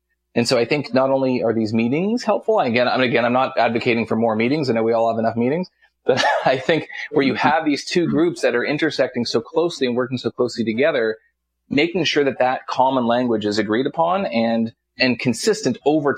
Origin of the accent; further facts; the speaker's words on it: Canada; I'm Canadian, right? So I'm going with penalty.